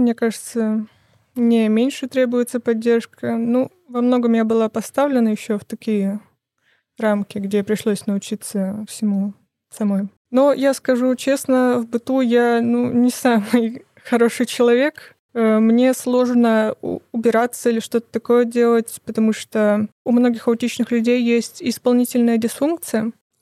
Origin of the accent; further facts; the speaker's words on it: Cherepovets, Vologda Oblast, Russia; now in Saint Petersburg, Russia; Я сама, например, родом из Череповца, И мне кажется, что если бы я не переехала в Питер и осталась там